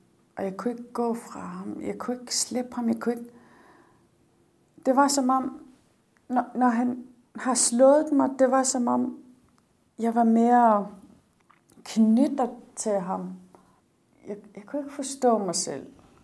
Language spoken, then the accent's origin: Danish; Maniitsoq, Qeqqata, Greenland; Jeg kommer fra Grønland, jeg kommer fra Maniitsoq, og jeg er 30 år gammel. Jeg er født og opvokset i Maniitsoq, og jeg er vokset op med mine bedsteforældre.